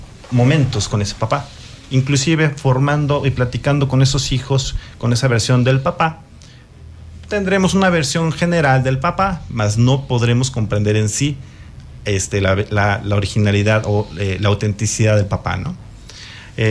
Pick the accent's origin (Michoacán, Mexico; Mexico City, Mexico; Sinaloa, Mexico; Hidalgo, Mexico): Hidalgo, Mexico; also born or lived in San Luis Potosí; Crecí en Hidalgo y me vine para acá a estudiar la carrera en la UAC.